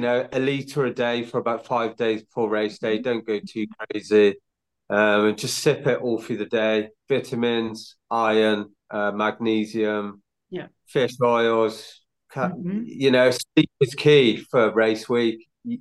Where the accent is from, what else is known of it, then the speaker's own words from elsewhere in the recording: Hay-on-Wye, Wales, United Kingdom; And then checkpoint 3 is my hometown where I was raised, Hay-on-Wye.